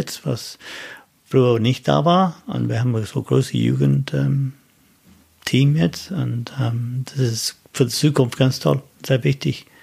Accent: United Kingdom; accent: English; German is a second language; now in Germany; Und dann sind wir nach England gekommen. Und dann, wie gesagt, ich war gewachsen in England, so englische Akzent habe ich und kein schottischer.

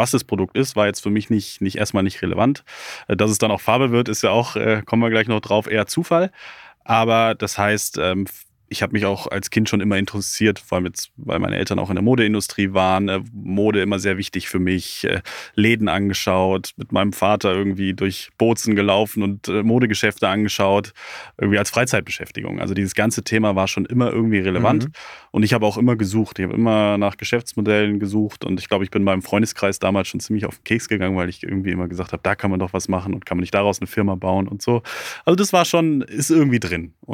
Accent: Regensburg, Bavaria, Germany; born there; Ich bin geboren in Regensburg. Ja. Meine Familie lebt auch schon seit über 25 Jahren in Regensburg. Aber wir sind so ein bisschen eine herumziehende Familie

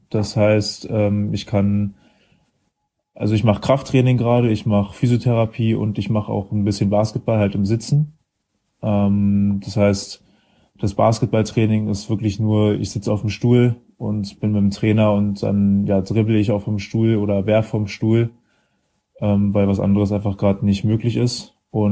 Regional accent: Berlin, Germany; Zum einen mal ist es natürlich der Verein aus meiner Heimat

